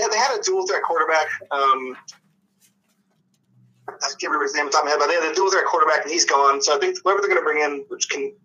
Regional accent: Connecticut, United States; And growing up in Connecticut, you don't really have much around.

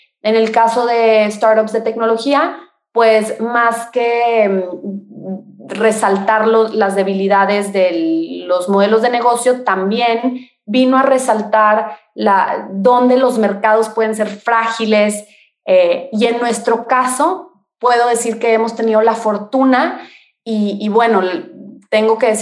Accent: Mexico; y hablando más que nada como mexicana, pero sé que sabemos que es un tema mundial

